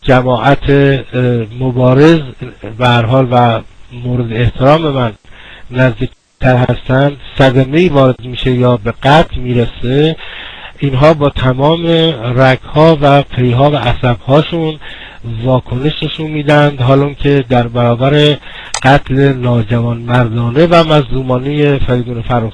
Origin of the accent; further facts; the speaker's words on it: Iran; به عنوان یک ایرانی که به هنر و موسیقی علاقمند هست